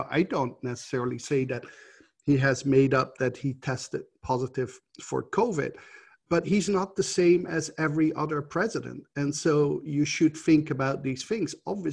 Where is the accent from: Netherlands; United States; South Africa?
Netherlands; English is a second language; I'm from the Netherlands